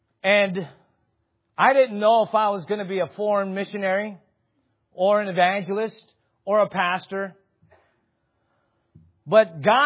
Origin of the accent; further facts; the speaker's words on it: California, United States; I grew up in California. When I was here, I would say, yes, I'm from California. It's a good place to be from.